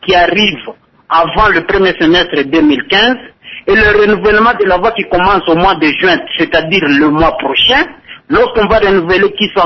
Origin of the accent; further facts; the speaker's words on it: DR Congo; chez nous en RDC